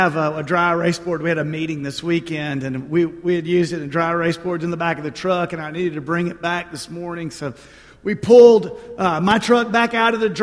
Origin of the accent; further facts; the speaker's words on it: Nashville, Tennessee, United States; And I'm from Nashville, and she grew up here in Columbus.